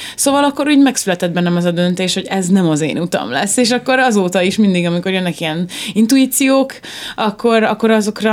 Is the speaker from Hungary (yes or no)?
yes; Ajak, Szabolcs-Szatmár-Bereg, Hungary; also born or lived in Kisvárda; születtem, Ajakon jártam óvodába, meg általános iskolába, közben már zeneiskolába, Kisvárdára, tehát Ajak és Kisvárda nagyon közel van egymáshoz